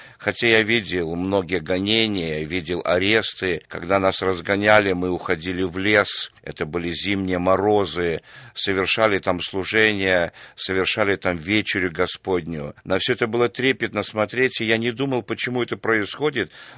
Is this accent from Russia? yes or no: yes; Russia; born there; Я родился в России, в маленьком забитом селе.